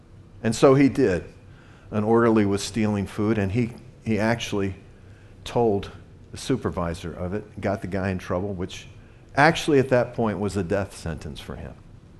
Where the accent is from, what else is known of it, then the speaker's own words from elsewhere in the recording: the South, United States; I remember, you know, I was in the South, born and raised in the South, and stupidly, we used to think that Catholics were just, you know, the worst.